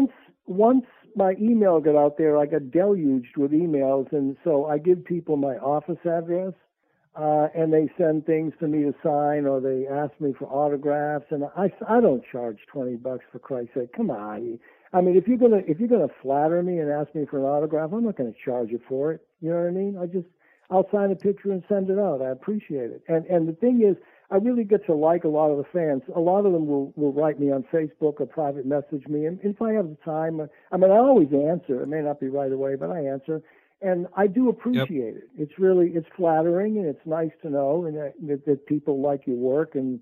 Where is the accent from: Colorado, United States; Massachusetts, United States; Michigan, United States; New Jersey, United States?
Massachusetts, United States; then coming back here for the winters, because I'm not going to spend a winter in Massachusetts. But I'm originally from Mass.